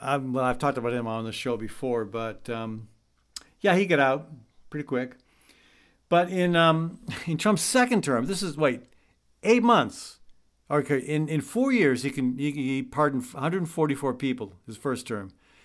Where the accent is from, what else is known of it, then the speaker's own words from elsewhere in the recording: Midwest, United States; He's also, though, and this one caught my attention, being a Midwesterner, Rob Blagojevich.